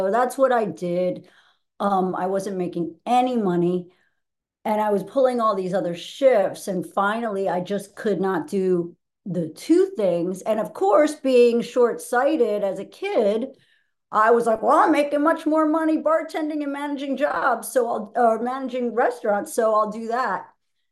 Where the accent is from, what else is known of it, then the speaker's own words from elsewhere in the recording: New York, United States; also born or lived in Manhattan; I grew up in Neuchâtel, New York, and then I went to NYU and just stayed in Manhattan for about 17, 18 years.